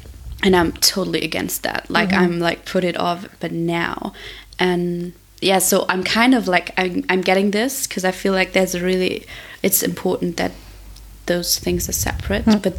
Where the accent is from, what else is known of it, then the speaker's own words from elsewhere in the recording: Germany; English is a second language; now in Berlin, Germany; I am also in Berlin, because I'm from Germany.